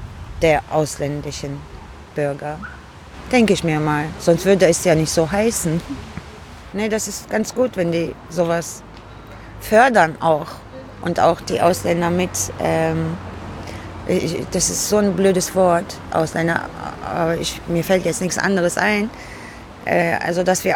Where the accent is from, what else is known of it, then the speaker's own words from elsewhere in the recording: Cologne, North Rhine-Westphalia, Germany; born there; Meine Eltern kommen aus der Türkei. Mein Vater ist einer der ersten Gastarbeiter. Ich bin hier in Köln geboren.